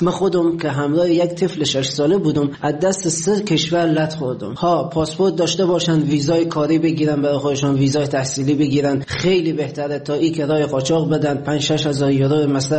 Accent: Afghanistan; moved away; حدود 3.5-4 سال میشه از افغانستان آمدم بیرون.

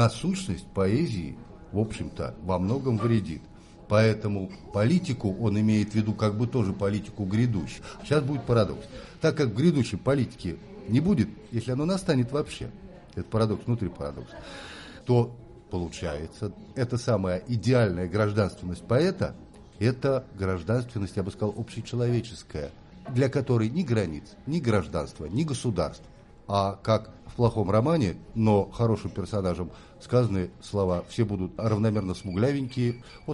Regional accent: Saratov, Saratov Oblast, Russia; Все условия, в которых я воспитывался, учился, родившись в Саратовской области и живя в городе Саратове, провинциальном большом, закрытом городе промышленном

